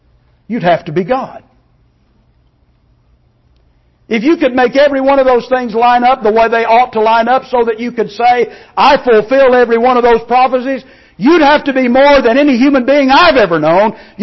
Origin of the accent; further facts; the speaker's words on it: Alabama, United States; born there; I was born in Limestone County, Alabama, and I had absolutely nothing to do with it.